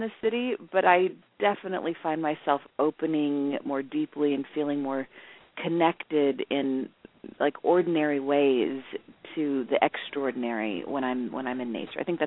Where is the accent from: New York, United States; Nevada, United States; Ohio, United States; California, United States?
California, United States; Los Angeles; I'm a city girl. I was raised in East LA, so nature was like an anomaly to me.